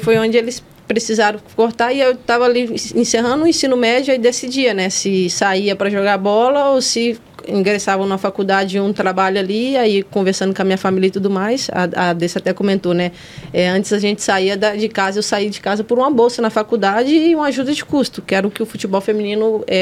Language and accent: Portuguese; Belo Horizonte, Minas Gerais, Brazil; Sou de Belo Horizonte.